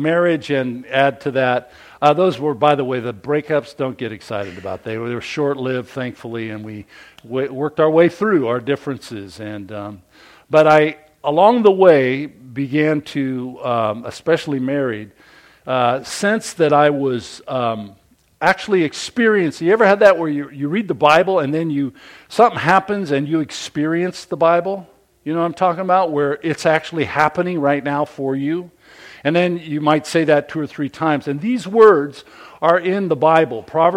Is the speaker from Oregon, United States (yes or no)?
yes; Portland, Oregon, United States; now in Southern California, United States; She came all the way west from the East Coast in Maryland and Virginia area, and I came from Portland to Southern Cal.